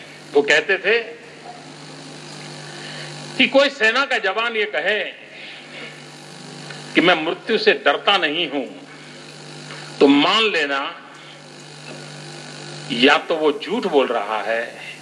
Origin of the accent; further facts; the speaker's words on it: Gujarat, India; मैं मूलतः गुजरात का हूं, सोमनाथ की भूमि है